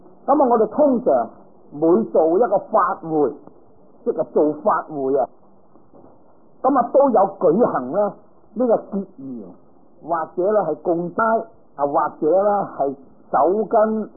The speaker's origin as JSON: {"language": "Cantonese", "region": "Guangdong", "country": "China", "said": "佢唔係同我哋廣東人咁啦"}